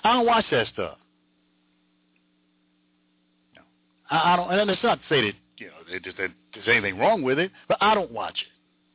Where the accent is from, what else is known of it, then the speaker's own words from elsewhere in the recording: Jersey City, New Jersey, United States; from my hometown, Jersey City, New Jersey, where I was born and raised, Jersey City, New Jersey. Shout out to my folks out there, my peeps in Jersey City.